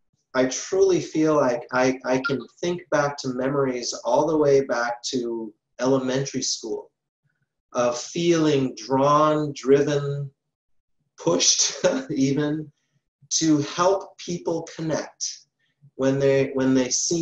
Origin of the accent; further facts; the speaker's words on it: Jamaica; born there; I was born in Jamaica, and I am from a biracial family.